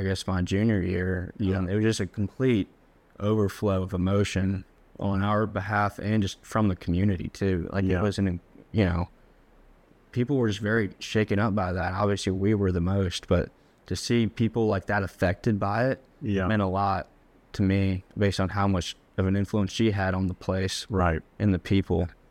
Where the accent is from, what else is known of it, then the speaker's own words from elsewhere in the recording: Woodbury Forest, Virginia, United States; I grew up in Woodbury Forest, Virginia.